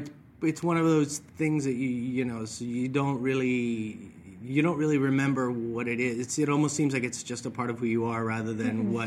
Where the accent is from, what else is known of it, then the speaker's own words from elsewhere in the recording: Miami, Florida, United States; I grew up in Miami. My family's Cuban. I was part of that wave of 60s exodus and exile. So grew up in Miami